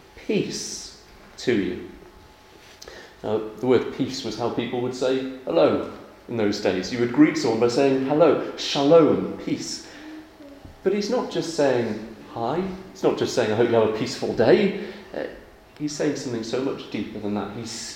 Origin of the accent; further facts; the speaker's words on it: United Kingdom; Well, I'm British myself.